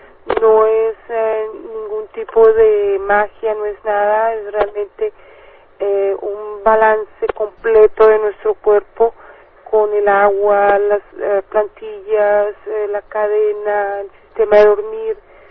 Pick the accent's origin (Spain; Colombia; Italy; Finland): Colombia; moved away; yo soy de Colombia, y a mí en Colombia me hicieron 3 intervenciones en la columna. Yo llegué aquí